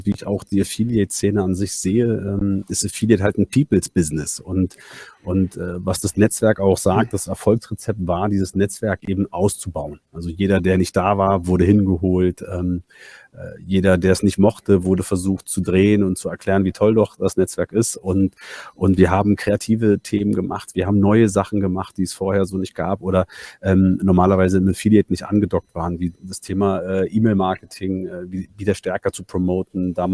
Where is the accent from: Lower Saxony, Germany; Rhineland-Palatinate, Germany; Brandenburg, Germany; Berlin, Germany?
Berlin, Germany; born there; Ich sende hier auch gerade aus der Berliner Zentrale der DKB, also bin gebürtiger Berliner